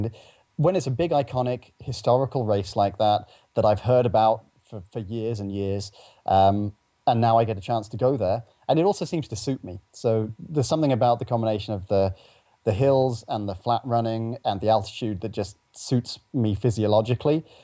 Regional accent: East Midlands, United Kingdom; moved away as an adult; also born or lived in Cambridge / London; now in United States; I grew up in England at sea level. Everywhere I lived was completely flat. Was born in Northamptonshire, studied in Cambridge, which is known for being completely flat, London, completely flat. And then at the age of 29, I moved to the US and I started living in the mountains.

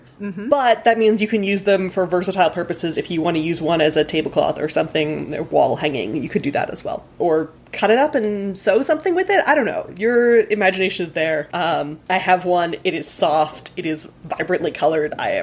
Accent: Canada; although I have to say as a Canadian that I celebrate my linguistics annual meeting in May

